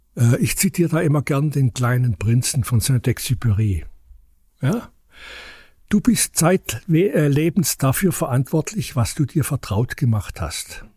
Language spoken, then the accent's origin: German; Germany; und daher gehe ich hin und tue das, was ich als Deutscher kann, helfen.